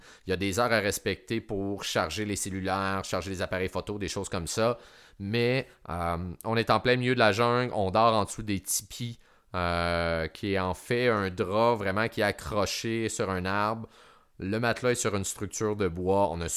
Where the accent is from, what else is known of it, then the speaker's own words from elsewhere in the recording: Quebec, Canada; On vient du Québec